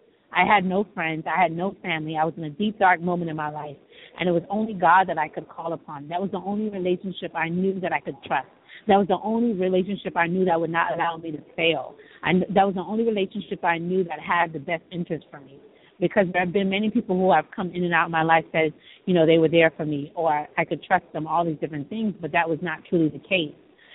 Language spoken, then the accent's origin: English; Florida, United States; And I'm from South Florida, and it's hot there, and so I wasn't expecting it to be so cold.